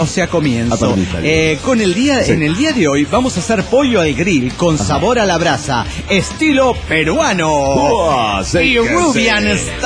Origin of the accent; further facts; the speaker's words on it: Mexico City, Mexico; now in Irapuato, Mexico; del DF Chilango en Irapuato.